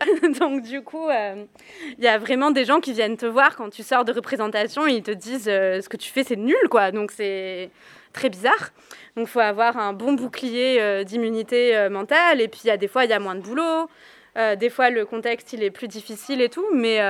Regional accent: Nouvelle-Aquitaine, France; même si je vais retourner chez moi en Corrèze avec mes voisins

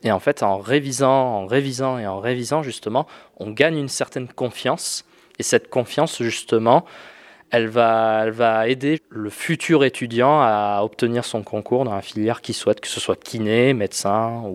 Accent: Auvergne-Rhône-Alpes, France; déjà je suis originaire du bassin de Nobona et après les études, je ne me voyais pas partir ailleurs spécialement et je me voyais principalement revenir ici.

